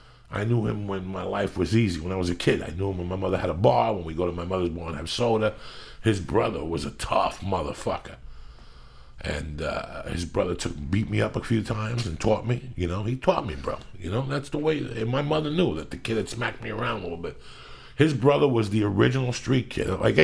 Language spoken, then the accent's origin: English; Union City, New Jersey, United States; You know, we grew up in Union City